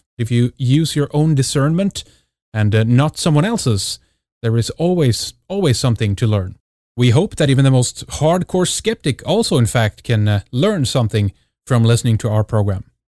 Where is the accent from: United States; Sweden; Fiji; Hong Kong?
Sweden; me everyone … from Sweden.